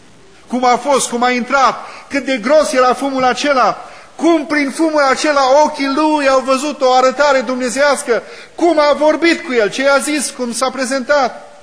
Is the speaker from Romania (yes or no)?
yes; Romania; Noi ca români când vorbim și mișcăm foarte mult din mâini.